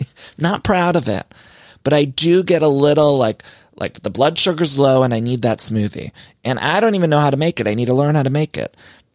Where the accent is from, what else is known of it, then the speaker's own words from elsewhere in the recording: Cleveland, Ohio, United States; I'm from Cleveland. Major League's a trilogy of films that was very important to my youth.